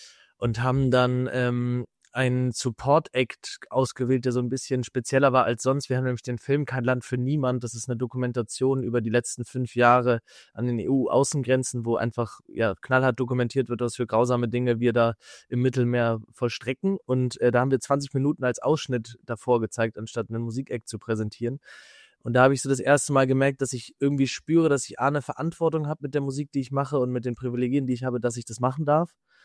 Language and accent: German; Hamburg, Germany; ich komme aus Hamburg, ich bin Singer, Songwriter